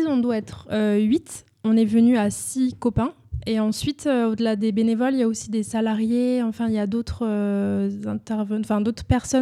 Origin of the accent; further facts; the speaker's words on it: Toulouse, Occitanie, France; Toulouse.